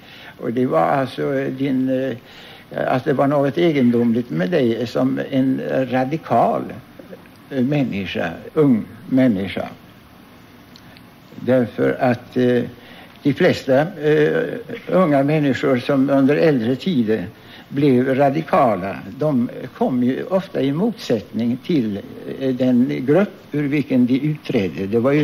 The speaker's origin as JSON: {"language": "Swedish", "region": "Norrland", "country": "Sweden", "said": "Jag kommer ifrån Norrland hit."}